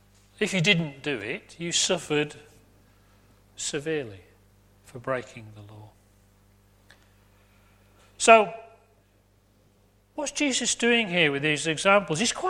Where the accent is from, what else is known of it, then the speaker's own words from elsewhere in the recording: Warrington, North West England, United Kingdom; Approximately 1.5 miles from where I was born and the house I grew up in Warrington